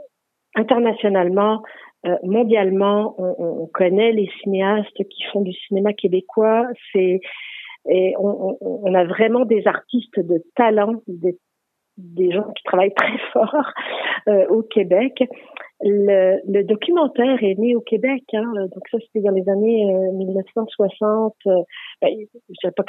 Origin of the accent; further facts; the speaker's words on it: Langres, Grand Est, France; je me sens aussi finalement quasiment comme ma ville natale de Langres